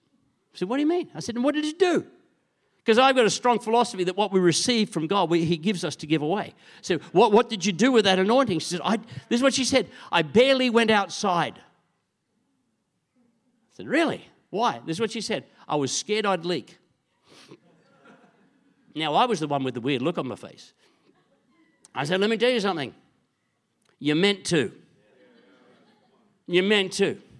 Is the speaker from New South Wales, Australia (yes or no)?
no; Queensland, Australia; I'm from Queensland, so I'm a Queenslander.